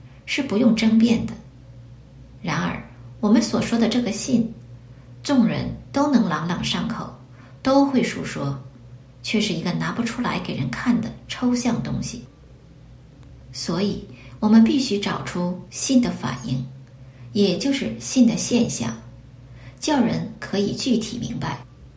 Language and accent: Chinese; northern China, China; accent: northern; 因为我说话北腔北调，是一个道道地地的北方人